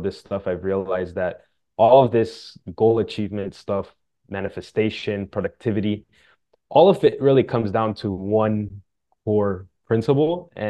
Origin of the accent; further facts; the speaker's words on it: Miami, Florida, United States; also born or lived in Brazil; I was born in Brazil, grew up in Miami, and now I write books for a living